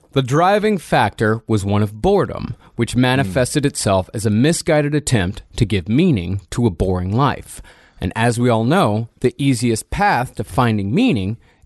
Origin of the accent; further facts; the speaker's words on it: Rochester, Texas, United States; As being as I am from Rochester, Texas, where people think the entire population of 378 is inbred